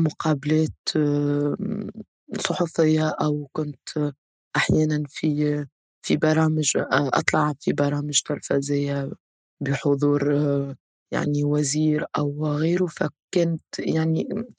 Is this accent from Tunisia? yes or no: yes; Tunisia; بطبيعة حياتنا يعني كتونسيين في تونس